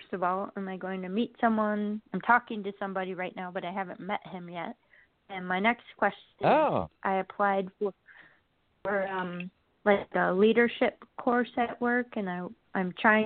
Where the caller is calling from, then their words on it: Wisconsin, United States; I'm calling from Wisconsin.